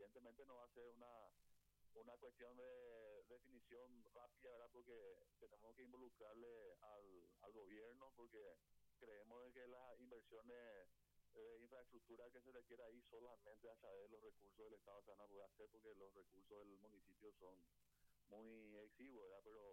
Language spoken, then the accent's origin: Spanish; Paraguay; Yo primero soy ciudadano, primero soy paraguayo